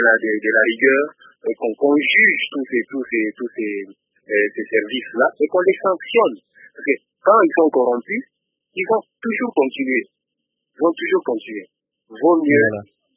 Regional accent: DR Congo; Nous avons des maisons de fabrication des produits ici chez nous en RDC.

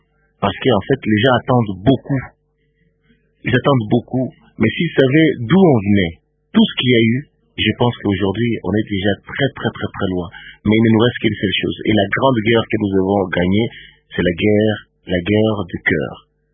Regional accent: Kisangani, Tshopo, DR Congo; je suis né, j'ai grandi à Kisangani.

